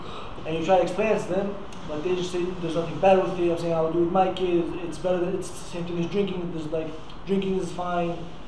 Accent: Queens, New York, United States; I don't know, from Queens.

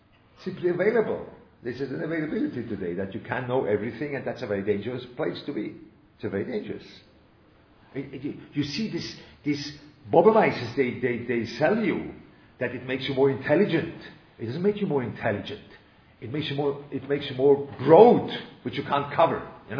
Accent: Switzerland; I was brought up in Switzerland, and that's the way you are

